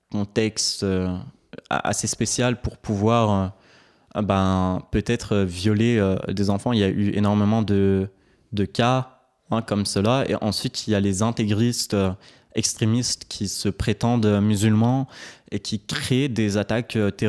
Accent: Belgium; je dirais directement que je suis belge, parce que la Belgique, c'est le pays où je suis né. C'est le pays qui m'a fait grandir

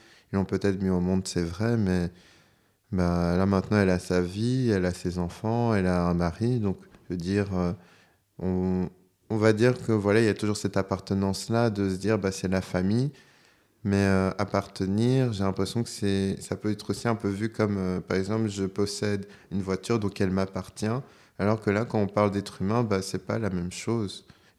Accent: Brussels, Belgium; Moi, j'ai 22 ans et je suis de Bruxelles.

